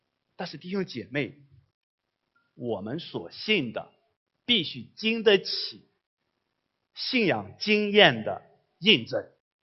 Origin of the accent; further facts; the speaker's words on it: China; 我们中国人读诗篇二十三篇，印象最深的恐怕是第二节和第五节的经文